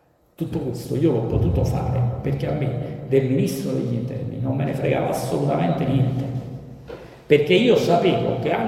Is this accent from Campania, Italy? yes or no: yes; Naples, Campania, Italy; vi dico la verità, essendo napoletano, abbuffato di crimini, di cose, eccetera